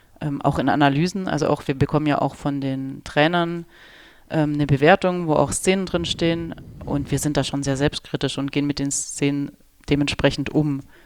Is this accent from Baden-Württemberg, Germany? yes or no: yes; Tettnang, Baden-Württemberg, Germany; born there; Ja, wir sind beide in Tettnang geboren.